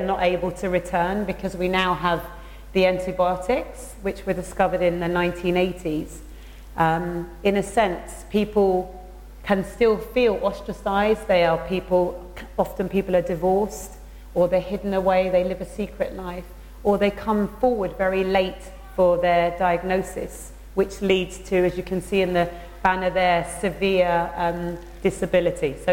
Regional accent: Croydon, London, United Kingdom; because I grew up in Croydon in South London

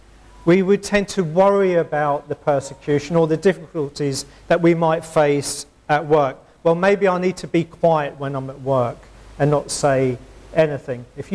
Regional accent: Scotland, United Kingdom; accent: Scottish; now in England; because I was born in Scotland. Grew up Scottish. A Scottish accent, lost it when I came down to England.

